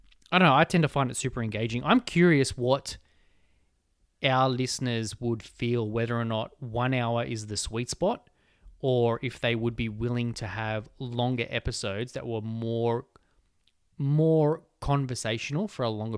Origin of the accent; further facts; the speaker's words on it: Australia; accent: Australian; Excuse my Aussie accent.